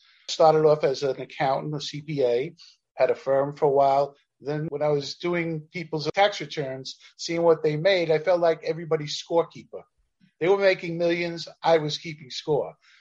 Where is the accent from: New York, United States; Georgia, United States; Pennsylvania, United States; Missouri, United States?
New York, United States; Brooklyn; I was a kid from Canarsie, Brooklyn. Came from a very poor family, dysfunctional family.